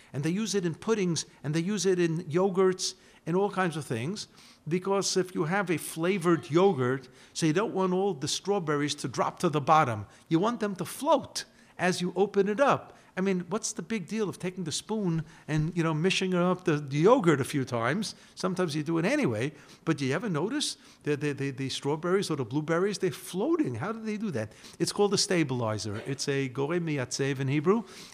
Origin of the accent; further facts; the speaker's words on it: United States; Because when I grew up in the United States, gelatin was chazer, was the avi avot of treif.